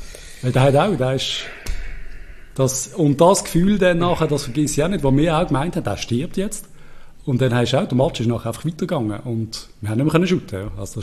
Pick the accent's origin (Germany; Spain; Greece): Spain; Als Spanier, ja, das ist ja ganz klar.